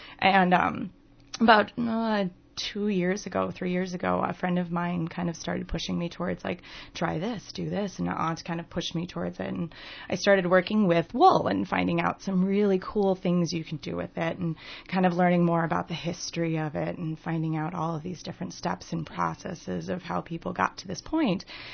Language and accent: English; Northfield, Minnesota, United States; I grew up here in Minnesota, and so I was surrounded by all sorts of different things, and kind of actually grew up in Northfield here